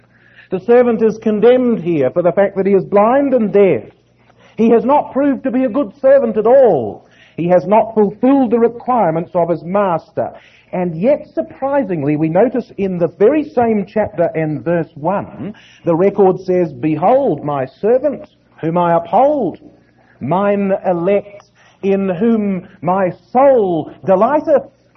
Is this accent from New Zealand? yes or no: yes; New Zealand